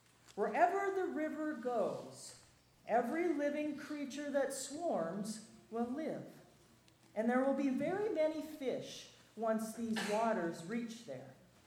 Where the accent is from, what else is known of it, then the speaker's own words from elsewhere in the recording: Sioux Falls, South Dakota, United States; I'm from Sioux Falls, South Dakota, and I teach in the religion department at Augustana College in Sioux Falls, South Dakota.